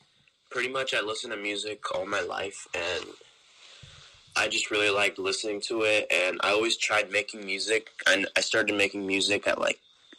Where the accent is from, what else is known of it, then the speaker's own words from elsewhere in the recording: Los Angeles, California, United States; I'm from Los Angeles, California.